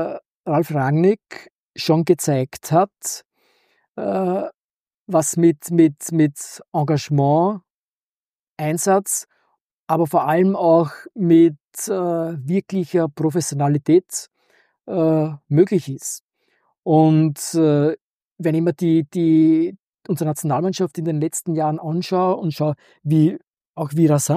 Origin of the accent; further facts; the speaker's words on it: Austria; Bei uns in Österreich.